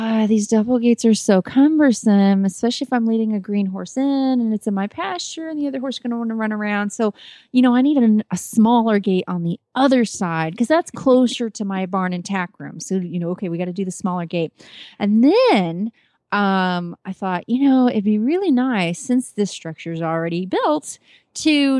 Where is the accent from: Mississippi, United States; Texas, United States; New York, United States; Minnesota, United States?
Texas, United States; Kemp; from Kemp, Texas